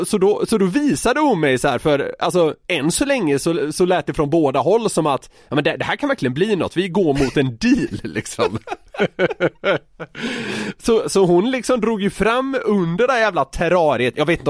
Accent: Gothenburg, Västra Götaland County, Sweden; skulle jag åka ner till Göteborg en helg där jag är ifrån

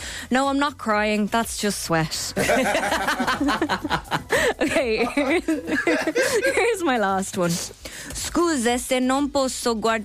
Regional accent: Ireland; just because I'm an Irish woman and it's just an Irish thing always Google the word sorry.

